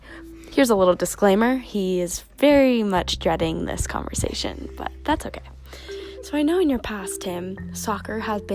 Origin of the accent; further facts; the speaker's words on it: Monroe, Washington, United States; So, we're from Monroe, Washington, and Monroe, Washington is very, preferably white